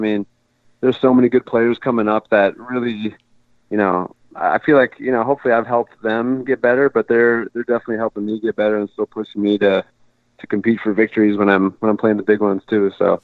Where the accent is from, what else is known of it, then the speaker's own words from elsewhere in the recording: Minnesota, United States; But yeah, you know, growing up in Minnesota, he was playing for the Brewers for 15 years.